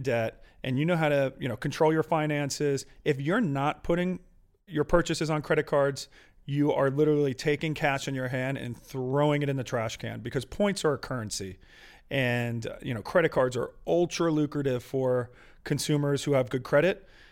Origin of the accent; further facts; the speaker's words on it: Pennsylvania, United States; I have three siblings. I grew up outside of Philly, middle class family.